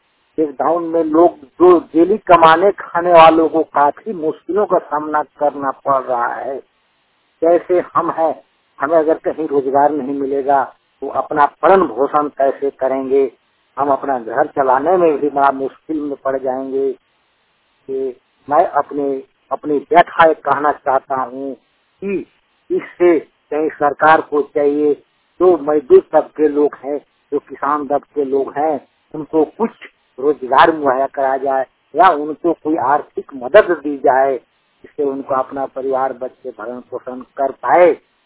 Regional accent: Phulbera, Jharkhand, India; Jharkhand Palamu district के निवासी हूँ। मेरा गांव फुलबेरा है।

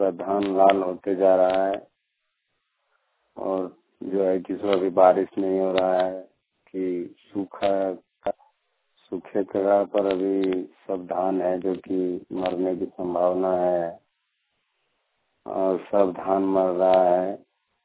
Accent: Mohanpur, India; क्योंकि अभी हमारा गांव पड़ता है मोहनपुर हाट के बगल में।

